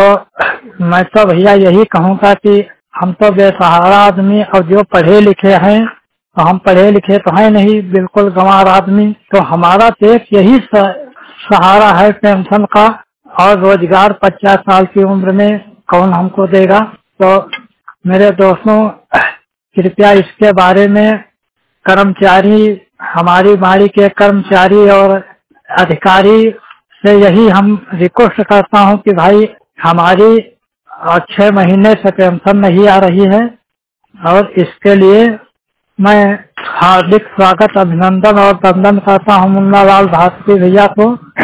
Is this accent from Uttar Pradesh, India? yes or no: yes; Mohan Kheda, Uttar Pradesh, India; उत्तर प्रदेश जिला हरदोई, ग्राम मोहन खेड़ा का रहने वाला हूँ।